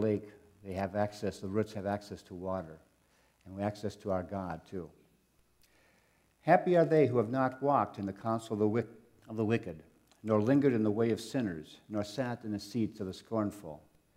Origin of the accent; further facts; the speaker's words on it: North Dakota, United States; And growing up in North Dakota, we didn't have much for rivers, so it's always good to see.